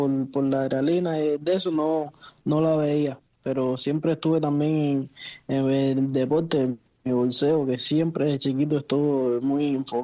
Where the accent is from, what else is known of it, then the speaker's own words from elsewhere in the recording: Havana, Cuba; born there; Sí, en la capital.